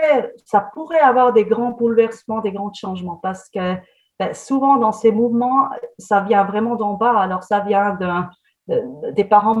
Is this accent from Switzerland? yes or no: yes; German-speaking Switzerland, Switzerland; French is a second language; now in France; Bon, moi, je viens avec mes lunettes de Suisse alémanique et je regarde la France. J'habite en France depuis 5 ans